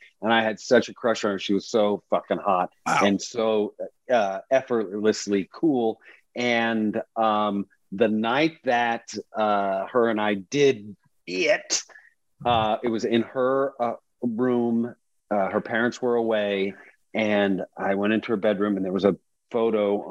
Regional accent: Dallas, Texas, United States; Well, I grew up in Dallas in the 80s.

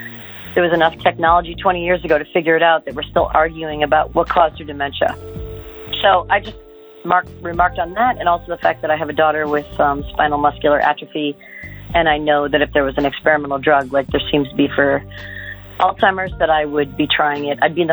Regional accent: Staten Island, New York, United States; from Staten Island, New York, and I just said goodbye to my sister today, who's visiting from Chicago

